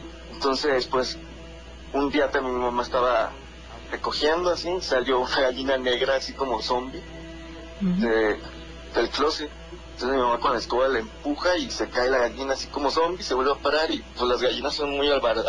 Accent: Tampico, Tamaulipas, Mexico; now in Querétaro, Mexico; Yo actualmente radico, vivo en Querétaro, pero originariamente soy de Tampico, Tamaulipas. Entonces, bueno, en aquel entonces vivíamos en Ciudad Madero, Tamaulipas.

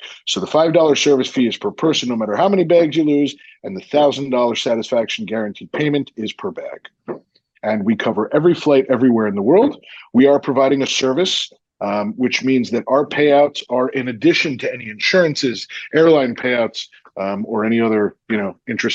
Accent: New York City, New York, United States; I live on the Upper East Side of New York City. I am born and raised on the Upper East Side. I went to high school here.

